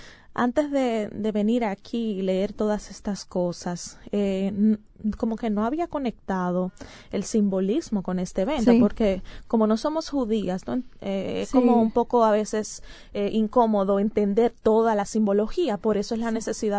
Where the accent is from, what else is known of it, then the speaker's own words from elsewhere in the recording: Dominican Republic; Y como nosotras no somos judías, sino dominicanas